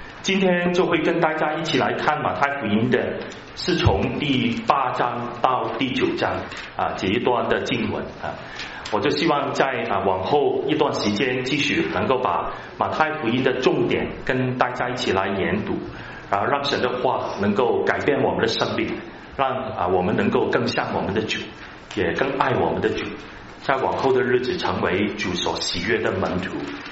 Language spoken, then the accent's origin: Chinese; Hong Kong; 我年轻的时间在香港长大，当时香港很多都是华人，只有少数的是一个南亚裔的一些人，好像是印度人啊，还有扎基斯坦的人。